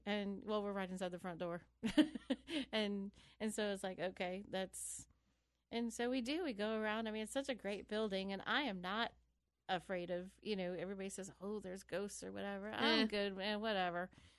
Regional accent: Midwest, United States; I mean, I grew up in the Midwest. Basements were part of our everyday living, you know?

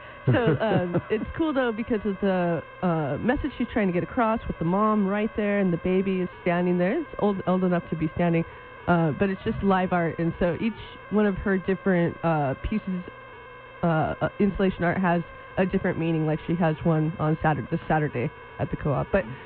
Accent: Yuma, Arizona, United States; I didn't like growing up in Yuma, and I feel like both of us have the same driven situation where we want to change our cities.

